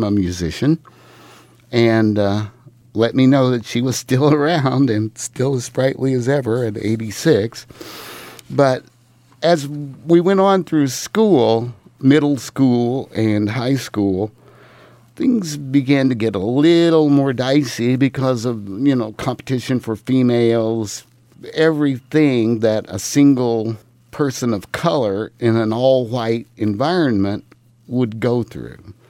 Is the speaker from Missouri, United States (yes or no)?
yes; Springfield, Missouri, United States; Well, I was born in Springfield. I was born in the old Alberta Hotel. Before it was the Alberta Hotel, it was the city hospital on the corner of Tampa and Kimber. I grew up in Springfield.